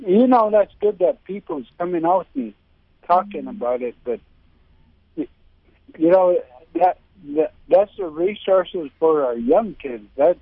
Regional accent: Alaska, United States; I'm originally from the Lower Yukon.

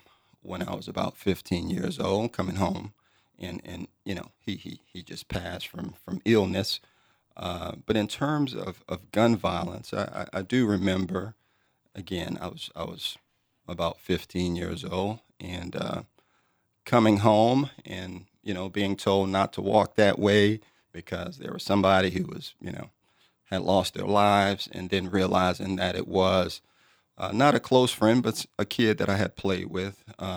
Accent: Louisiana, United States; Growing up was a challenge. My mother was the youngest of seven. She had me when she was 16, which basically made me number eight. And so I was primarily raised by my grandmother.

